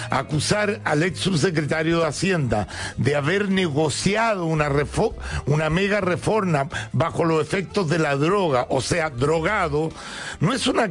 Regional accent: Chile; como sociedad chilena

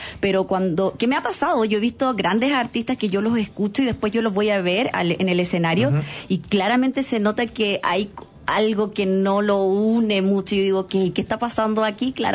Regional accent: Chile; Yo vengo del desierto de Atacama y de ahí están todas nuestras mujeres ahí con esos mensajes importantes, conectando con la inmensidad del desierto.

